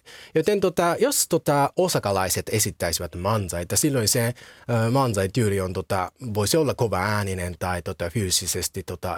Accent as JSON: {"language": "Finnish", "town": "Sendai", "region": "Miyagi", "country": "Japan", "tie": "born or raised there", "second_language": "Finnish", "said": "Ja mä oon kotoisin koillisalueelta. Mä oon kotoisin Sendaista."}